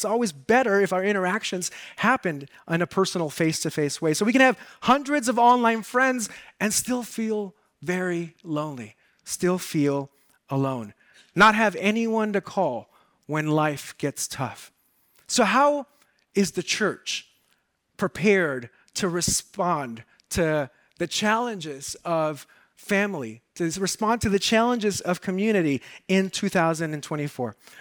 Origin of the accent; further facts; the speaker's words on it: Los Angeles, California, United States; I grew up in South Central LA, and I know it's not politically correct to say South Central, but that's what we said when I grew up there. That's South LA, right? But I grew up on 97th and Avalon